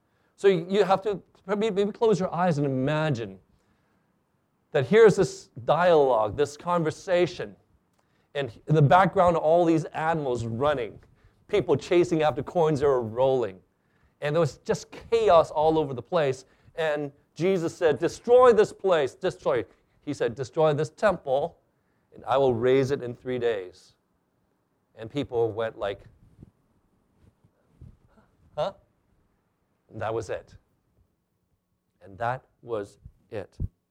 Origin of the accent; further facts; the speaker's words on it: Hong Kong; And I recall growing up in Hong Kong, there were temples and shrines, not in every street corner, but usually in many communities.